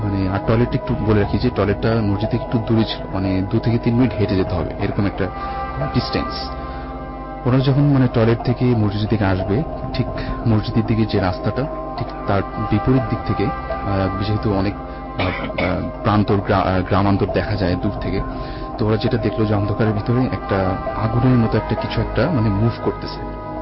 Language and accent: Bangla; Dhaka, Dhaka Division, Bangladesh; আমি পুরান ঢাকা থেকে এসেছি, আমি ইসিএ পড়ছি।